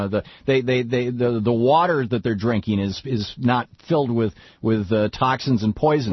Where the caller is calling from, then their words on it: Portland, Oregon, United States; I'm in Portland, Oregon.